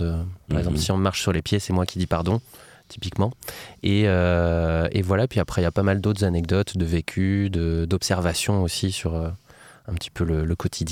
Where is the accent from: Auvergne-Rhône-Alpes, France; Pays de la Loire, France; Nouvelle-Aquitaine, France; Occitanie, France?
Pays de la Loire, France; Nantes; Et c'est là que je suis né, j'ai grandi à Nantes, donc je suis très heureux de retourner jouer là-bas